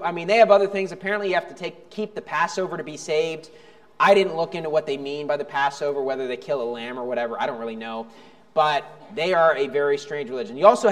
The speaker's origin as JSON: {"language": "English", "town": "Burlington", "region": "Iowa", "country": "United States", "tie": "born there", "said": "You know, my birthplace is from the city, Mother Burlington, Iowa, right? Burlington, Iowa."}